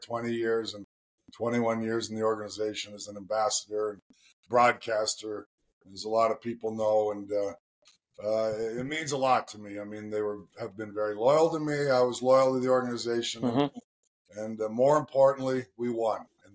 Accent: Edmonton, Alberta, Canada; I grew up in Edmonton, and the draft was in Montreal, 2-hour time difference.

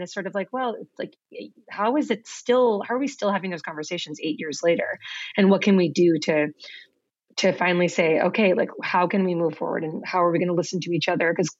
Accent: Massachusetts, United States; how different it is being from Massachusetts and growing up in Massachusetts and always sort of being surrounded by people who vote the exact same way.

